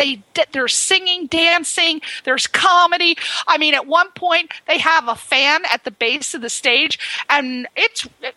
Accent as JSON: {"language": "English", "region": "Connecticut", "country": "United States", "lives_now": "California, United States", "said": "I'm from Connecticut, and it's just always a joy to get away from the California."}